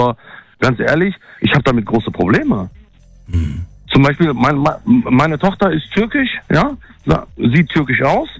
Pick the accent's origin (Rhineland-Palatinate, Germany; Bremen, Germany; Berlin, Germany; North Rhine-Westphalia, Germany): North Rhine-Westphalia, Germany; Also ich bin nicht in Thüringen oder in Sachsen. Ich komme aus Nordrhein-Westfalen